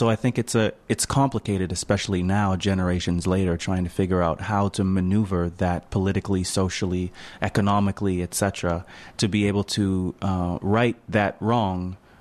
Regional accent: Canada; And I grew up in Canada, so that's always in my mind

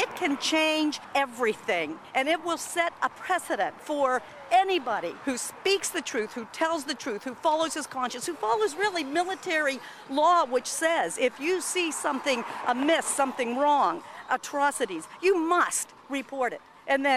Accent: Hollidaysburg, Pennsylvania, United States; I am from Hollidaysburg, Pennsylvania, which is in central Pennsylvania near Penn State University, about a 3-hour drive from here.

